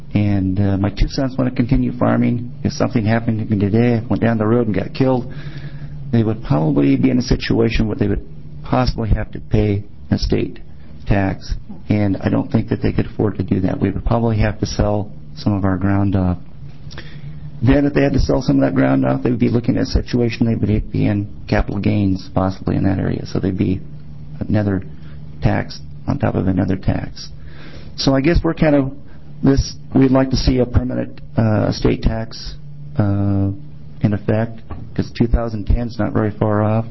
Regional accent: Salem, Oregon, United States; I'm from Salem, Oregon. And I'm a small family farm east of Salem here

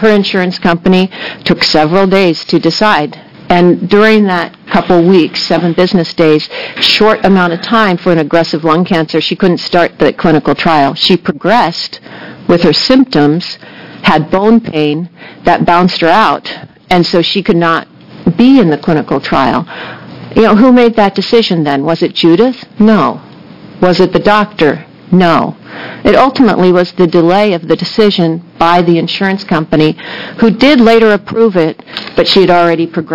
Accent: Tualatin, Oregon, United States; I am from Tualatin. I'm a constituent of Senator Devlin's.

